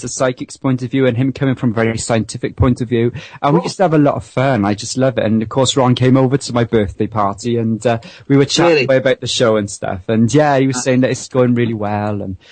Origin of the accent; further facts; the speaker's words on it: United Kingdom; it was crazy for me to go in there as a Brit to kind of, you know, doing EVPs with my accent and stuff.